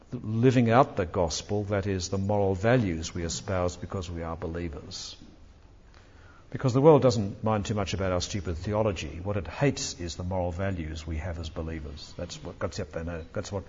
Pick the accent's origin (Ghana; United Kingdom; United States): United Kingdom; There still remains, I think, a certain arrogance about being British. We may have lost the empire, but really, we know what to do.